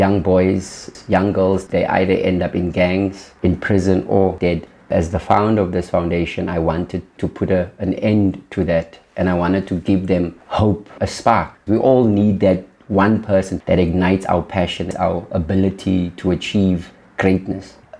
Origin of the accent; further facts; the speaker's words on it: Cape Town, Western Cape, South Africa; now in Johannesburg, South Africa; I was born and bred in Cape Town, little community called Valhalla Park.